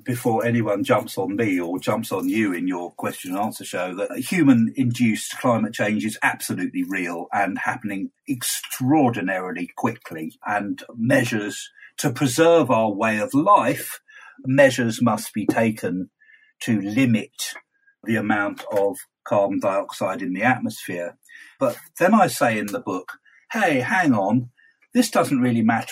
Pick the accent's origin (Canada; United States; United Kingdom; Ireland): United Kingdom; Now, maybe it's because I'm British.